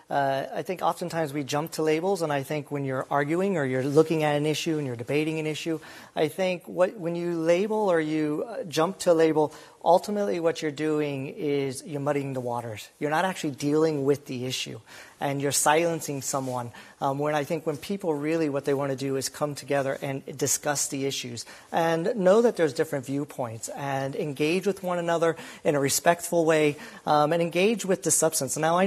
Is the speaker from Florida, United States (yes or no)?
no; Iowa, United States; moved away; I mean, I'm from Iowa, and one of the things, I've been here since 2019